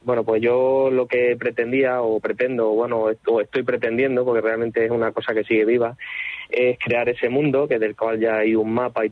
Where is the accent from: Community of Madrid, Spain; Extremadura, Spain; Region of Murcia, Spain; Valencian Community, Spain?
Extremadura, Spain; Plasencia; Aquí estoy hoy en mi tierra, estoy en Plasencia.